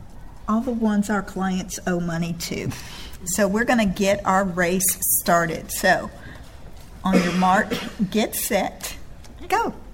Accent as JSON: {"language": "English", "town": "Frisco", "region": "Texas", "country": "United States", "said": "I'm from Frisco."}